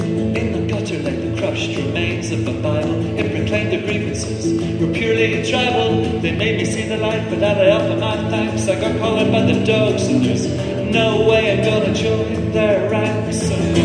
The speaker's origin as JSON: {"language": "English", "town": "Belfast", "region": "Northern Ireland", "country": "United Kingdom", "tie": "born or raised there", "said": "Growing up in Belfast, I wrote a lot of poetry."}